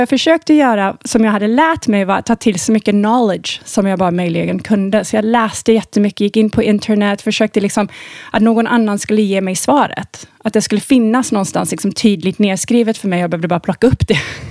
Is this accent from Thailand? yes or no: yes; Thailand; now in Sweden; Jag hade ju väldigt severe astma när jag var liten i Thailand.